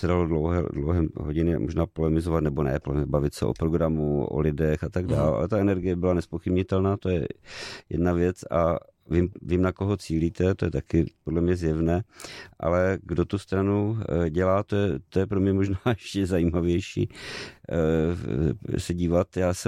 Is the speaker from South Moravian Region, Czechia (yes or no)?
no; Ostrava, Moravian-Silesian Region, Czechia; nejenom proto, že jsme oba dva z Ostravy